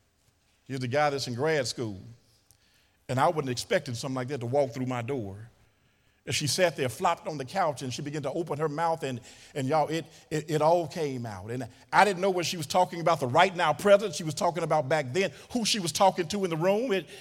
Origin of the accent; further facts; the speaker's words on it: Memphis, Tennessee, United States; I remember years ago growing up in Memphis, Tennessee